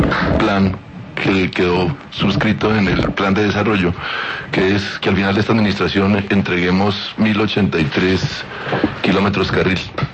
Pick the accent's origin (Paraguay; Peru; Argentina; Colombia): Colombia; Boyacá; now in Bogotá, Colombia; Desde que me vine a estudiar a la universidad, estoy acá. Yo soy boyacense, soy famoso, y estoy acá desde que estuve en la universidad.